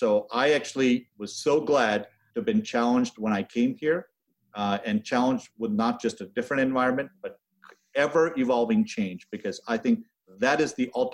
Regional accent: India; when I grew up in India and certainly came here

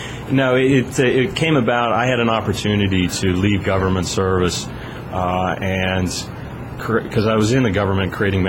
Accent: Pennsylvania, United States; South Central Pennsylvania. I grew up in the middle of farm country.

